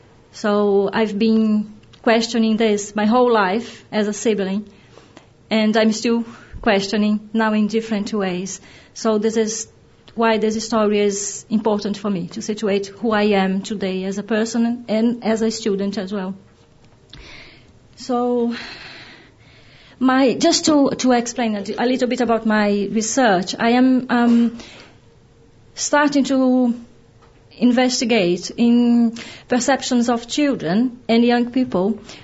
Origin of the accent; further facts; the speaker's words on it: Brazil; English is a second language; now in England; because I'm from Brazil, and it's such a long way